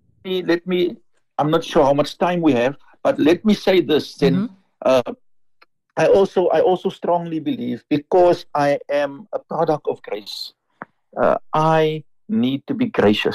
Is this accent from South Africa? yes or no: yes; Eastern Cape, South Africa; I grew up in the Eastern Cape, and I know how we grew up there, and what we valued